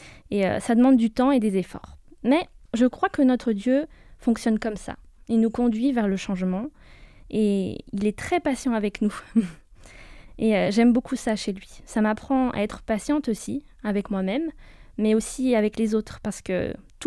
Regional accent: Madagascar; en tant que malgache, un repas sans viande et sans riz, c'est pas un repas.

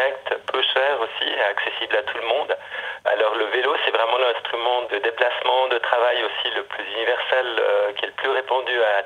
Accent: Geneva, Switzerland; born there; parce que je suis né à Genève, donc on bute contre les montagnes

